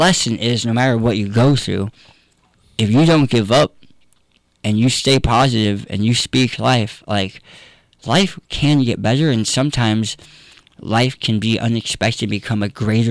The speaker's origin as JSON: {"language": "English", "region": "California", "country": "United States", "said": "We sold our house. We sold everything. I'm no longer from California, thank God."}